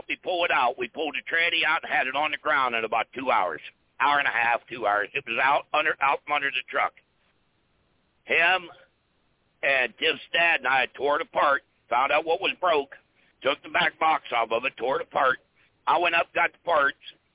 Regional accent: Missouri, United States; I'm from Missouri. I'll be from Missouri. Show me.

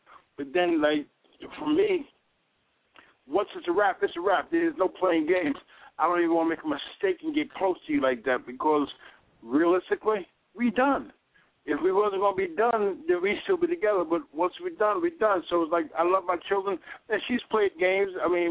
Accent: Brooklyn, New York, United States; I'm from Brooklyn for real. I was born and raised in Crown Heights. I had an option of going back to New York

